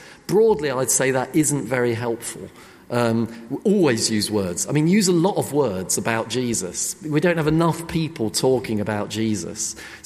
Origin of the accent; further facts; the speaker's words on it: England, United Kingdom; we just wanted to do something that really reminded us of being British, of being English.